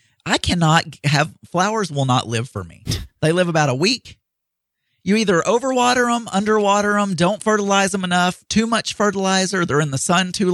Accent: United States; I suck at planning a Filipino birthday party because I'm an American and I know how Americans do it.

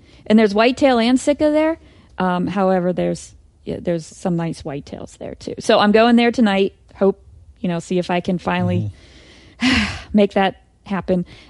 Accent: Pennsylvania, United States; Because I'm from Western Pennsylvania, so that's so all whitetails.

